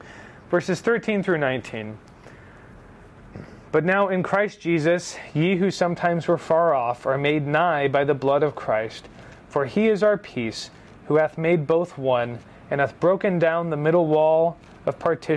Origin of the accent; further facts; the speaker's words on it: United States; I'm obviously an American